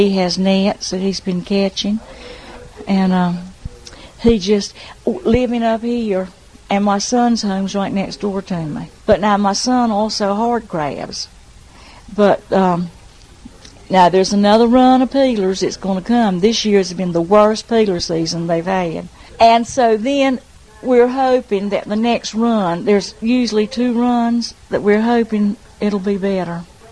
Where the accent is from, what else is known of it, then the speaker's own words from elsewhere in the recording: Manteo, North Carolina, United States; I was born and raised right here in Mattia. And I grew up here, and I went to school with local children and on the island, and I graduated. And we all talk alike.